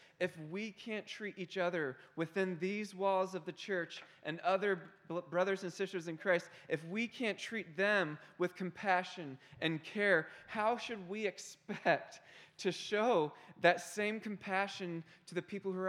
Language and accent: English; Baltimore, Maryland, United States; My hometown is Baltimore City, Maryland, and we went through a very difficult church division.